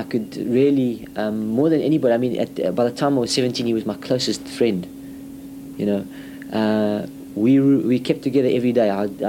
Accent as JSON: {"language": "English", "region": "England", "country": "United Kingdom", "moved": "yes", "lives_now": "South Africa", "said": "I'm English, so I decided that, you know, there's also quite a very prominent English culture in this country, and I'm very interested as a white African"}